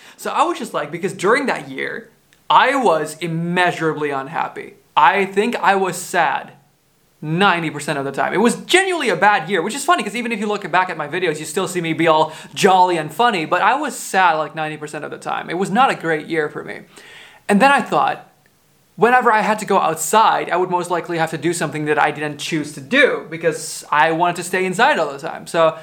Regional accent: Groningen, Netherlands; I went back to my hometown where I live right now, Groningen.

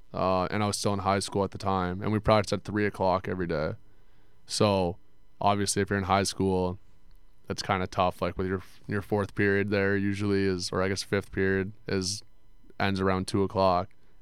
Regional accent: Mississauga, Ontario, Canada; So I'm from Mississauga. Mm-hmm. It's like 20 minutes outside of Toronto

